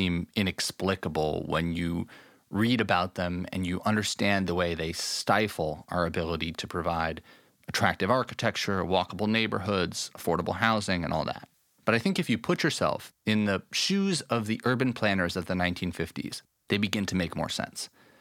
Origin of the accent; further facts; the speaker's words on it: New York City, New York, United States; And I grew up in New York City